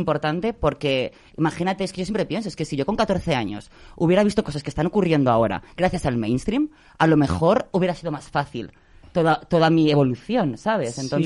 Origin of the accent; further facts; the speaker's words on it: San Sebastián de los Reyes, Community of Madrid, Spain; accent: Madrid; San Sebastián de los Reyes. Sí. O sea, yo soy de barrio, por eso digo, yo tengo como el acento un poco así de madrileña de mazo.